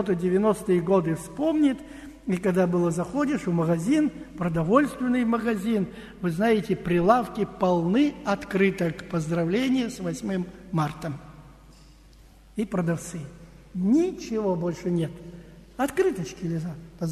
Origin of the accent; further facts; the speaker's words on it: Moscow, Russia; А мы бы с вами, даже как москвичи, ходя в магазин